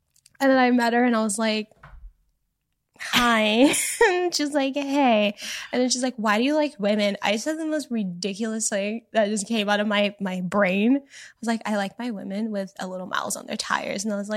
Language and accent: English; Canada; also born or lived in Miami; I lived in Miami. I'm from Canada.